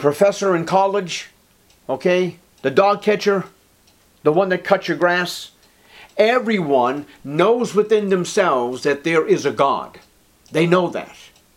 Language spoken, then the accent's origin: English; Revere, Massachusetts, United States; there was a Madonna, a statue of the Virgin Mary, when I was growing up on Revere Beach.